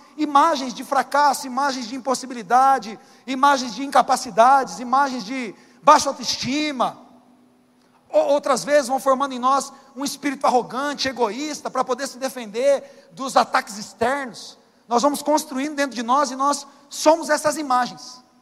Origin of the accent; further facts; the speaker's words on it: Poá, São Paulo, Brazil; Esses dias aconteceu esse empoá na minha terra lá